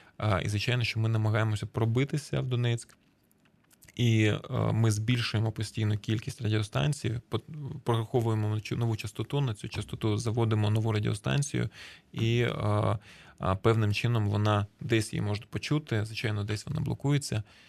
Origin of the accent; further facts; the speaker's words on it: Crimea, Ukraine; now in Kyiv, Ukraine; я от про це говорю як кримчанин, який в 14-му році переїхав до Києва